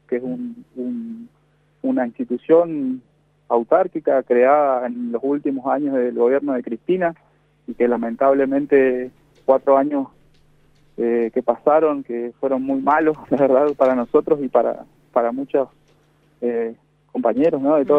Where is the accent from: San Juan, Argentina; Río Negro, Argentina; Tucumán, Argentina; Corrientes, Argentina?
Corrientes, Argentina; Santo Tomé; Porque estamos acá enfrente, nosotros somos de Santo Tomé, Corrientes, sí. Tenemos acá enfrente de Brasil